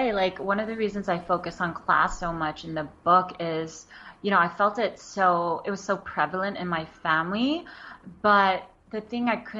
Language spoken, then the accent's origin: English; United States; Growing up in the States, going through the school system, speaking English.